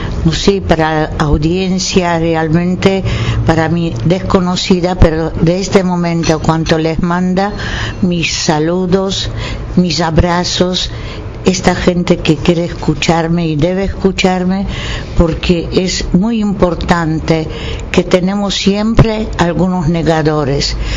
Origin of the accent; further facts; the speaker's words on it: Warsaw, Masovian Voivodeship, Poland; Nací en Polonia, en Varsovia.